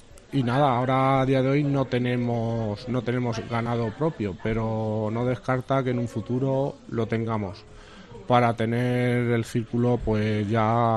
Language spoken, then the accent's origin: Spanish; Minaya, Castilla-La Mancha, Spain; Nosotros somos de Minaya, la fábrica la tenemos en Minaya.